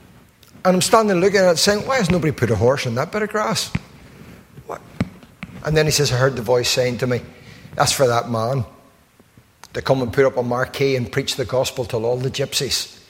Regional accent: Belfast, Northern Ireland, United Kingdom; where I grew up in Tigers Bay

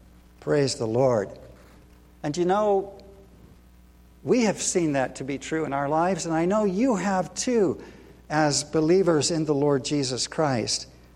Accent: California, United States; We're from California. Cappy and I know a little bit about earthquakes

